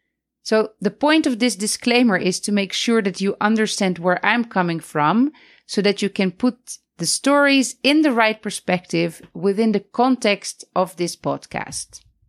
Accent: Netherlands; And the bridge reminds me of the Erasmus Bridge in Rotterdam in the Netherlands, my home country.

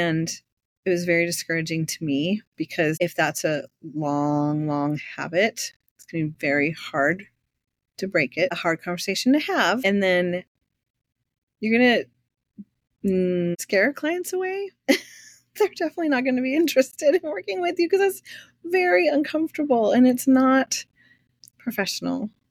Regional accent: California, United States; I grew up in California and it was back in those days. So I was a Valley girl for sure.

